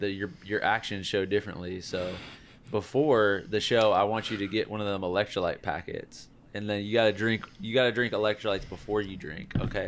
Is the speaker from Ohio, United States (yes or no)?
yes; Ohio, United States; So I grew up in Ohio, and all throughout my childhood, I considered Ohio a part of the East Coast.